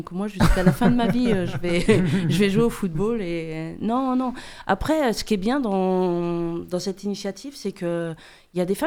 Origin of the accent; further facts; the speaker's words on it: Nouvelle-Aquitaine, France; Alors, on est quelques-unes de Dordogne, donc on s'entraîne en Dordogne.